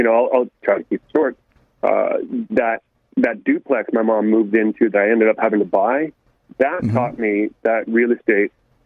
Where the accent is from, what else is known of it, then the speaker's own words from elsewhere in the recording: Los Altos, California, United States; As you said, I grew up in Silicon Valley pretty much. I born in El Camino Hospital, lived in Los Altos, went to school.